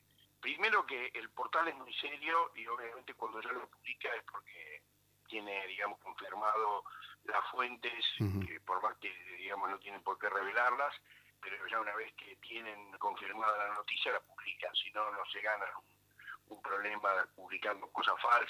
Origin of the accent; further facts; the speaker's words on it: Buenos Aires, Argentina; porque yo soy de acá, de Capital Federal